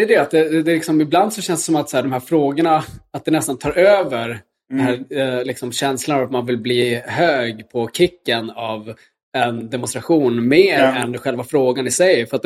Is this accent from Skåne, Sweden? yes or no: no; Luleå, Norrbotten County, Sweden; klottrade det på kyrkan där jag växte upp i Luleå